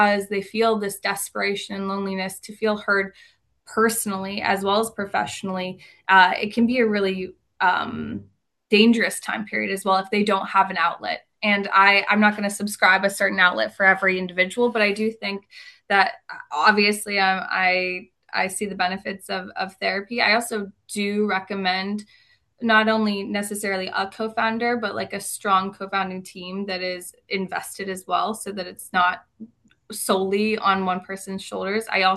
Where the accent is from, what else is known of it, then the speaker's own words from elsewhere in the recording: Appalachia, United States; I grew up in a pretty depressed area myself, and you know, very rural Appalachian background.